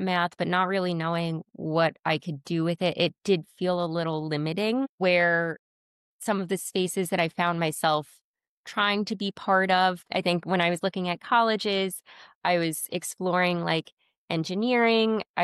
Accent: Bolton, New York, United States; especially I grew up partially in Bolton on Lake George. So the Adirondacks do hold a very special place in my heart.

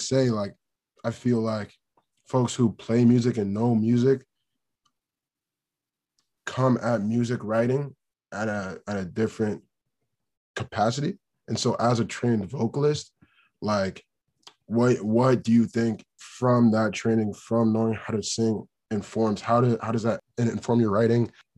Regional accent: Dayton, Ohio, United States; We are both from Dayton.

